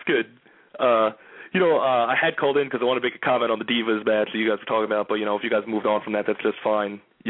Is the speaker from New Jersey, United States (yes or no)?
yes; New Jersey, United States; I'm from New Jersey.